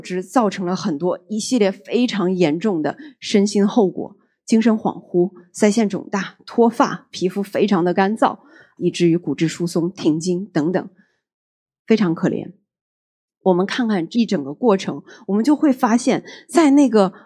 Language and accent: Chinese; northern China, China; 比如说我是北方人啊，从北方搬到南方，从南方搬到北方，从国内搬到海外，从乡村搬到城市